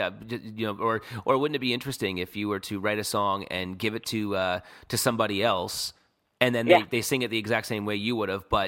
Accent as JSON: {"language": "English", "country": "Canada", "tie": "born or raised there", "said": "growing up in Canada"}